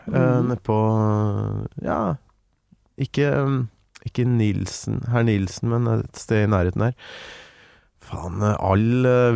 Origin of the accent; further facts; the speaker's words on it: Grong, Trøndelag, Norway; hun er jo fra der jeg kommer fra, Nord-Trøndelag, Grong, og helt rått.